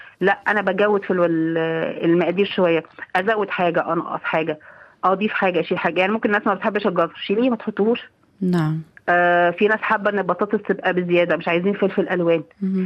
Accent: Egypt; هي دي زي اكل عندنا في مصر اسمها العجة

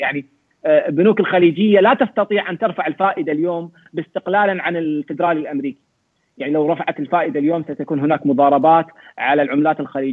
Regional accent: Kuwait; يمكن عندنا بالكويت شوية ديمقراطية شوية

